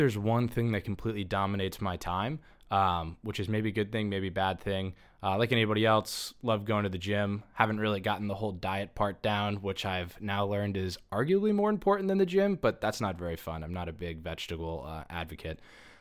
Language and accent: English; New Jersey, United States; I'm from Jersey. You know, people give me a lot of funky looks when I say that.